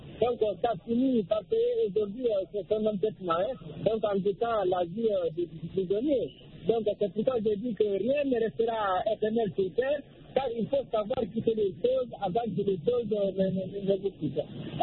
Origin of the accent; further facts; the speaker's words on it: Guinea; moi je suis originaire de la Guinée-Conakry